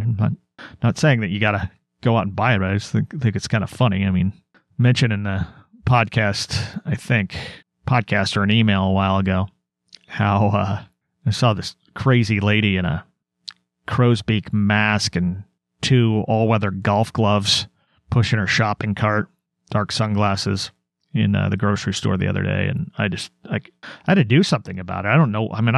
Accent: Oregon, United States; I'm an American. I'm an Oregonian.

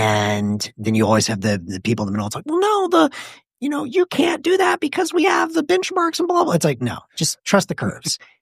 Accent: Memphis, Tennessee, United States; so I'm from Memphis. You know, I always say we do it for the M.

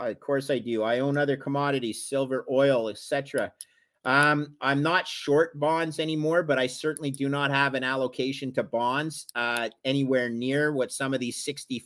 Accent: Canada; now in Boston, United States; I'm in Boston right now. Even though I'm a Canadian, I'm down in Boston

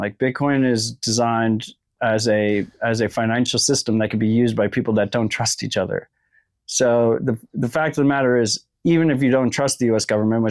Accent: United States; born there; I think particularly operating in America as an American citizen, I am very grateful that I was born in this country.

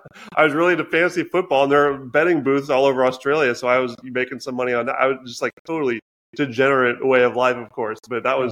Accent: Seattle, Washington, United States; also born or lived in Portland; From the northwest of the U.S., so the Seattle area. I was born in Portland, moved up to Seattle area.

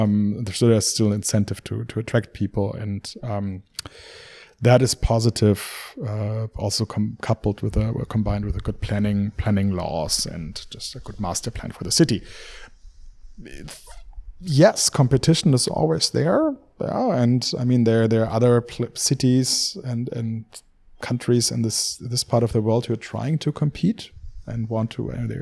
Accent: Göttingen, Lower Saxony, Germany; English is a second language; Okay. I'm from the northwest of Germany, from a small university town called Göttingen.

